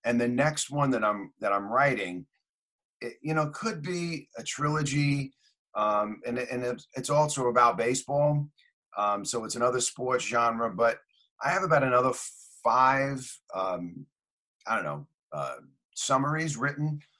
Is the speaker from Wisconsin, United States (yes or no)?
no; Bronx, New York, United States; We grew up in Pelham Bay section of the Bronx, a neighborhood not too far from